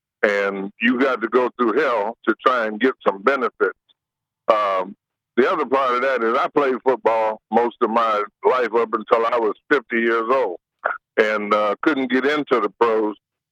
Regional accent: Detroit, Michigan, United States; now in Milwaukee, United States; I've been in Milwaukee 55 years, but I'm from Detroit.

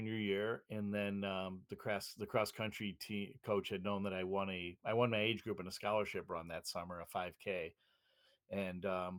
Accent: Buffalo, New York, United States; growing up in Buffalo was

